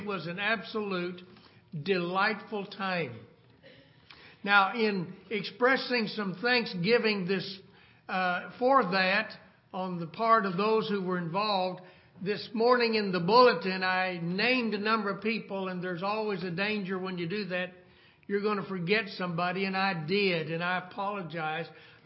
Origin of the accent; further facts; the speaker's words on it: Augusta, Kansas, United States; I called Brother Ryan Rising, who is he's an attorney up in Augusta, Kansas, my hometown.